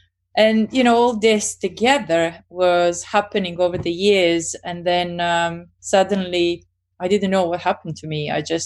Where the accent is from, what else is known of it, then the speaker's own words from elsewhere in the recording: Serbia; moved away as an adult; now in London, United Kingdom; I was born and raised in Serbia until I was just finishing my uni, and then traveled with my parents all over the places and lived in various countries, and then went back to Serbia, and then I ended up in UK, where I am now a full-time resident and British, so Serbo-British.